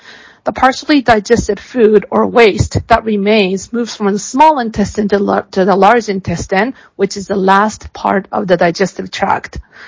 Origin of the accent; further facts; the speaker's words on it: United States; accent: American; And I speak mainly English, as you can see from my American accent. I grew up in U.S., but I practiced mainly in Japan and U.S.